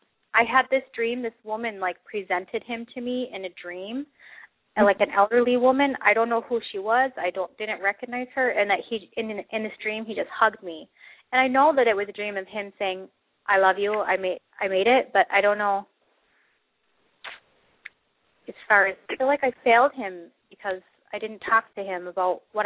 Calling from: Wisconsin, United States; Wisconsin.

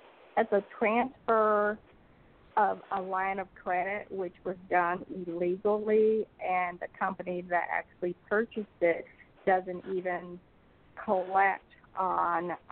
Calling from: Georgia, United States; I'm from Georgia.

